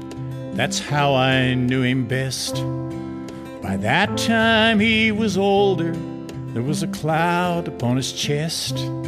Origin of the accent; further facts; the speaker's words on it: New Mexico, United States; When I was about 12 or 13 years old, growing up in New Mexico, I went to a movie.